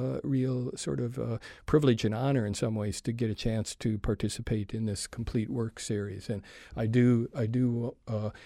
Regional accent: Minnesota, United States; accent: Scandinavian brogue; now in Knoxville, United States; I'm from Minnesota. Yeah. Listeners may still hear a little of that Scandinavian brogue whenever I go. I go back a couple times a year. My mother and two sisters still live in the Twin Cities area, so I go back to get my refresher course in my dialect.

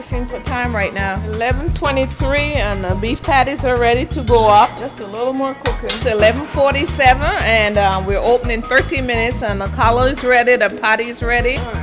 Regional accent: Jamaica; born there; I was born in Jamaica. I'm the first of 11 kids

